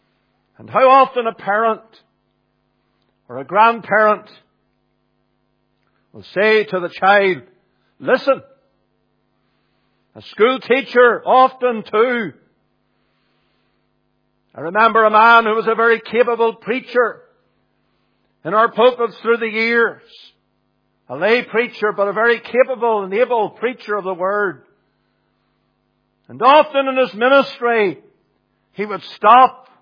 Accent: Northern Ireland, United Kingdom; where I was brought up in County Fermanagh on the farm as a young boy

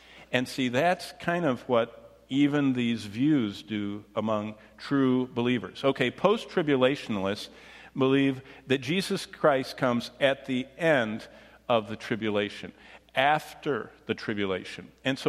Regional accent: Michigan, United States; When I grew up in Michigan, I was ordained way back in the, well, I was ordained in the 80s

